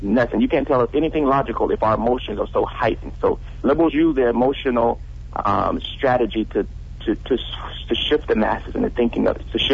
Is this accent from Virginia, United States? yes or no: no; Alabama, United States; Remember, I told you I grew up in Alabama, which was a very poor neighborhood that I grew up in.